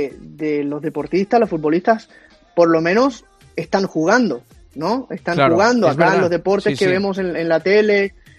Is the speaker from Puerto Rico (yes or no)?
yes; Puerto Rico; Me encanta, sabes que yo nací en Puerto Rico.